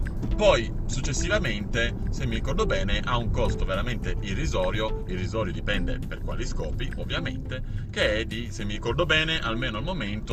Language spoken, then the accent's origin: Italian; Turin, Piedmont, Italy; io che sono torinese, quindi parlo sul mio territorio, che sono figlio della Fiat, quindi sono in automotive